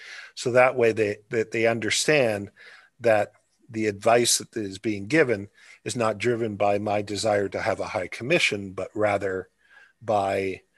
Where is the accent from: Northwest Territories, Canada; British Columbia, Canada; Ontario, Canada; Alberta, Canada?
Ontario, Canada; Windsor; My family has their roots several hundred years back in Canada. I grew up in Windsor, border city